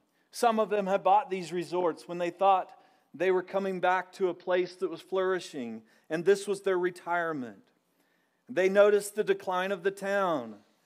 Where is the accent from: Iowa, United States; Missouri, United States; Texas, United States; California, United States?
Missouri, United States; Rockaway Beach; You can show the picture there of Rockaway Beach. You see, this is my hometown from the lake.